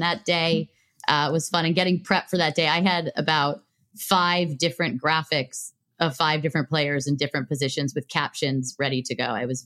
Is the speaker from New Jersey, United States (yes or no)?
no; Los Angeles, California, United States; But I'm from Los Angeles and big Dodger fan.